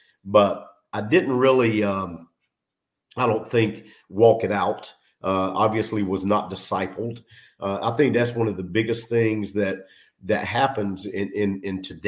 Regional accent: Concord, North Carolina, United States; So my mom moved back to North Carolina. I'm from Concord, North Carolina.

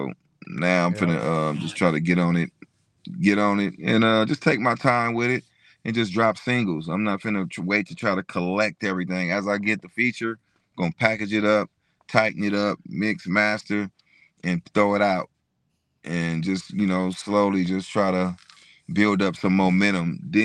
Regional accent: San Francisco, California, United States; Because I'm from Hunters Point, but in Hunters Point, it's different neighborhoods.

